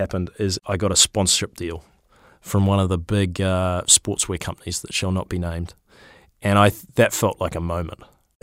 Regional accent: New Zealand; And I found myself signed on a multi-year deal to play professional sport in my hometown. And I was now a part of a New Zealand team

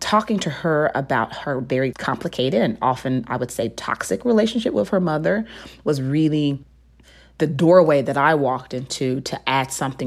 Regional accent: the South, United States; I come from the same soil as her. Like, I knew about growing up in the South.

